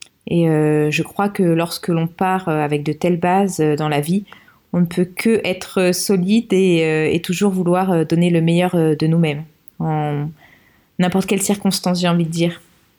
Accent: Toulon, Provence-Alpes-Côte d'Azur, France; je suis originaire du sud de la France, de Toulon plus précisément

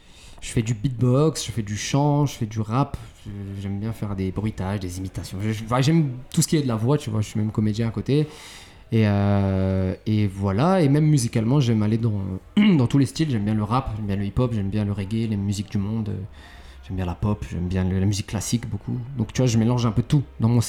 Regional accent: France; j'ai appris un peu à parler arabe, j'ai appris beaucoup de choses sur l'histoire, la religion, etc. Tout en ayant grandi dans un pays comme la France. Je suis aussi d'origine portugaise

